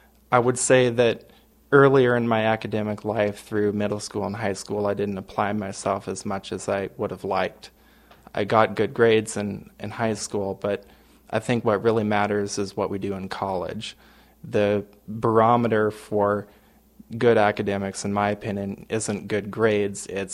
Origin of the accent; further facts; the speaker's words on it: Helena, Montana, United States; I grew up in Helena.